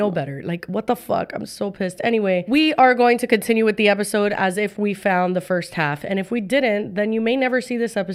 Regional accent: Miami, Florida, United States; like our culture, like what we grew up with in Miami

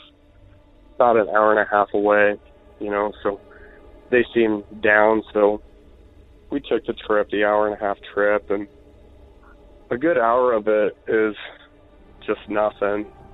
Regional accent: Iowa, United States; I'm from Iowa.

